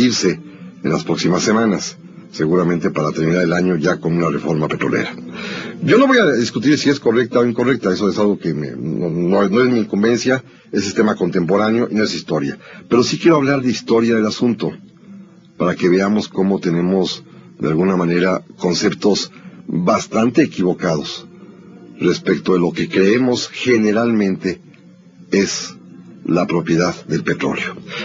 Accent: Mexico; ¿Por qué somos como somos los mexicanos

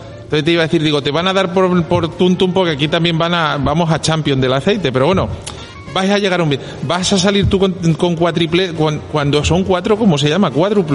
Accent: Valdemoro, Community of Madrid, Spain; yo soy de Valdemoro, no estoy confinado, así que yo puedo seguir.

